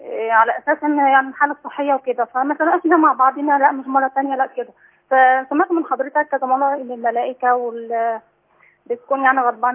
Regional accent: Damietta, Damietta Governorate, Egypt; من دمياط.

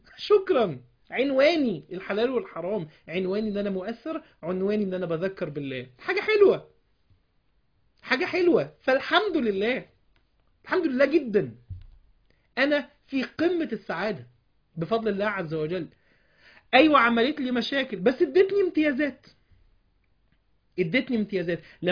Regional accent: Alexandria, Alexandria Governorate, Egypt; انت عارف اي ولد وبنت قاعدين عندنا في اسكندرية على البحر

